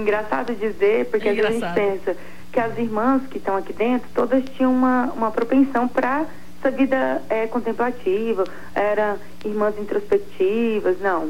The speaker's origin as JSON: {"language": "Portuguese", "town": "Anápolis", "region": "Goiás", "country": "Brazil", "said": "Eu sou de Anápolis, Goiás."}